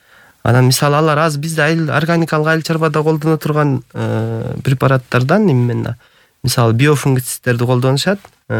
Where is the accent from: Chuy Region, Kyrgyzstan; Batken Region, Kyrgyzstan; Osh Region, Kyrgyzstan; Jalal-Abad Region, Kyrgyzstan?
Jalal-Abad Region, Kyrgyzstan; Aksy; Мисалы бизде мен өзүм Жалал абад Аксыдан болом.